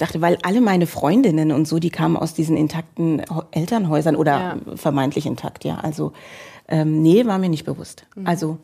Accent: Frankfurt, Hesse, Germany; Also ich bin in Frankfurt groß geworden

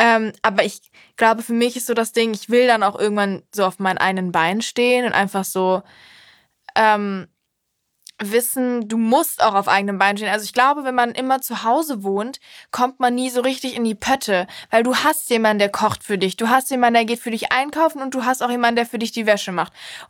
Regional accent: Cologne, North Rhine-Westphalia, Germany; ich komme aus Köln und hier sind alle halt, also ich habe immer das Gefühl, die Kölner sind ja schon sehr weltoffen und irgendwie freundlich und offen allgemein halt.

